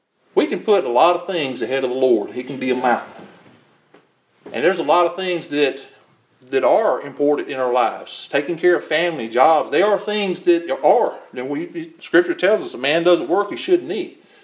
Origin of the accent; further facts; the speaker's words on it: Mississippi, United States; I was born and raised here in North Mississippi